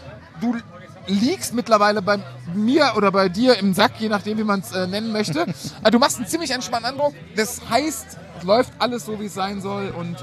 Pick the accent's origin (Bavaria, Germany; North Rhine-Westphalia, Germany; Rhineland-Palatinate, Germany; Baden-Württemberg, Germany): North Rhine-Westphalia, Germany; Cologne; wir sind Rheinländer, wir sind Kölner. Ab dem dritten Mal ist es Tradition.